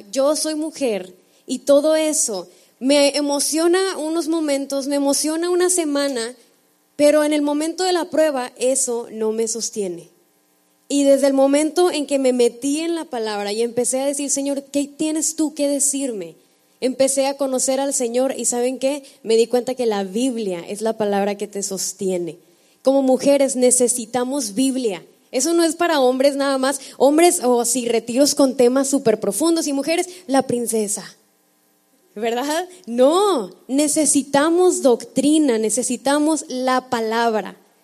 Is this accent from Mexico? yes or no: yes; Monterrey, Nuevo León, Mexico; para los que no me conozcan, vengo de Monterrey